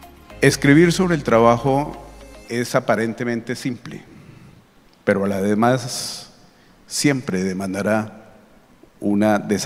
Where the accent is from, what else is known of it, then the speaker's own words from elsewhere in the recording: Colombia; como un colombiano más